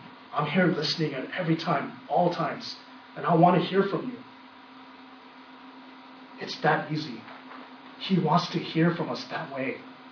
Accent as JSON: {"language": "English", "region": "Hawaii", "country": "United States", "tie": "born there", "also_born_or_lived": "Texas", "said": "But I was born in Hawaii, but I moved to Texas."}